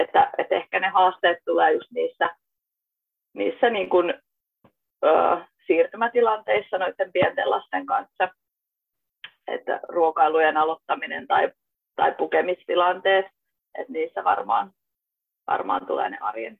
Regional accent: Kangasala, Pirkanmaa, Finland; now in Kittilä, Finland; Joo, tällä hetkellä me asutaan täällä Levillä, eli täällä Kittilässä. Ja itse olen kotoisin tuolta Kangasalta, mutta ollaan nyt muutettu tänne tuossa parisen vuotta sitten.

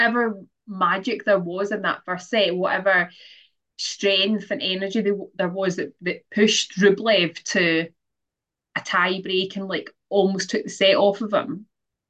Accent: Scotland, United Kingdom; As a Scottish person in particular, it's one of our favourite phrases.

